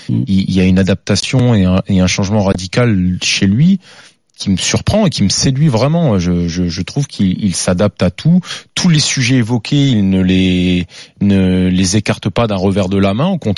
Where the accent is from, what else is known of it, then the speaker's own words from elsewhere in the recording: Grand Est, France; En tant que Lorrain, je peux pas dire que bon, les Allemands c'est ma